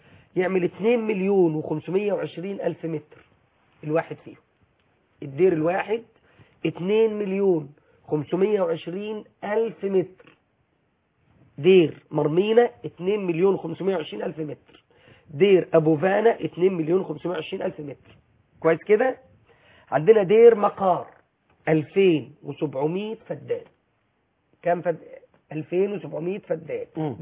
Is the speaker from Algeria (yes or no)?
no; Egypt